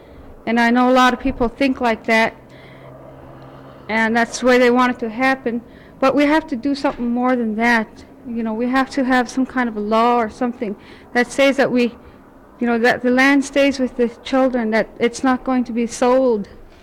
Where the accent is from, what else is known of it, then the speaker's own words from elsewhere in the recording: Koyukuk, Alaska, United States; I'm from Koyukuk.